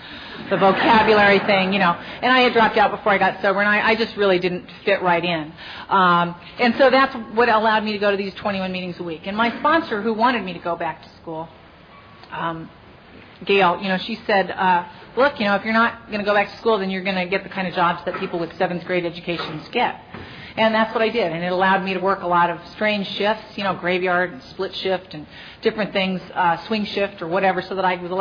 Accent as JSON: {"language": "English", "town": "Los Angeles", "region": "California", "country": "United States", "tie": "born or raised there", "said": "I grew up in Venice. I ran away once. I made it 3 miles east to Culver City"}